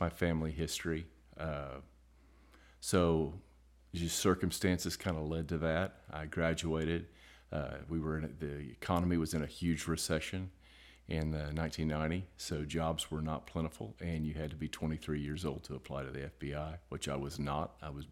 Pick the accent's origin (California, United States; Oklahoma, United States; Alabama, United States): Oklahoma, United States; Big Cabin; I grew up in a little small town called Big Cabin, Oklahoma. So I graduated with a class of 18 people